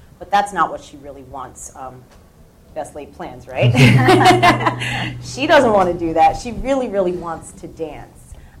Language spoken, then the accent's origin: English; Newark, New Jersey, United States; Especially where I come from. I was born in Newark, New Jersey, and I clearly remember a lot of these problems happening.